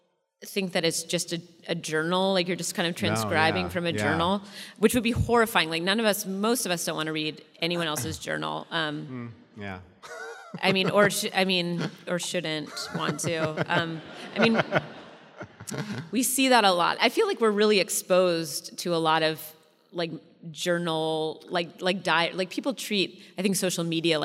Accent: Washington, United States; I cannot leave the Northwest. I've tried many times. I grew up outside Seattle. I went to college in Washington.

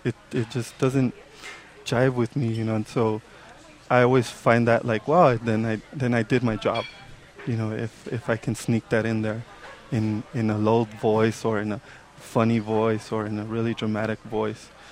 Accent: Los Angeles, California, United States; because although I grew up in East Los Angeles, I've had the privilege, which very few get, to be able to venture off and go to UC Berkeley

